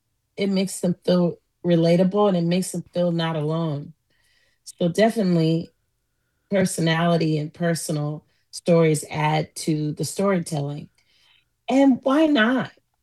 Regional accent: New Orleans, Louisiana, United States; also born or lived in Oakland; Because everyone thinks I'm just from Oakland, California, but I'm from both places. And New Orleans was the start.

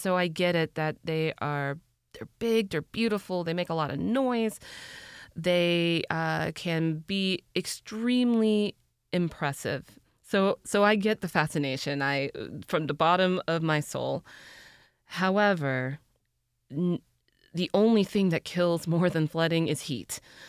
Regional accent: Texas, United States; I grew up in Texas, where I very much learned you do not camp, for example, in an old stream bed

